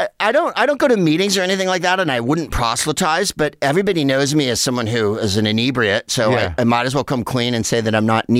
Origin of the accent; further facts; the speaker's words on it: San Carlos, California, United States; It's about 30 miles south of San Francisco. Turn left at 1990. Yeah. And it's the widest place on earth. It's in between San Mateo and Redwood City